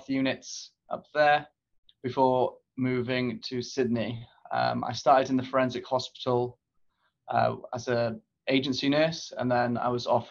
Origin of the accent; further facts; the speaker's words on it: Wales, United Kingdom; moved away as an adult; now in Australia; I'm from West Wales in the UK. I studied in Cardiff University. I moved over to Australia 5 years ago.